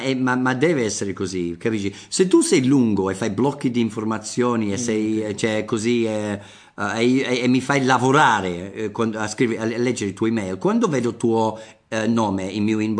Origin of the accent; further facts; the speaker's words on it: England, United Kingdom; Italian is a second language; Io sono del Nord Inghilterra, per quello mi è venuto spontaneo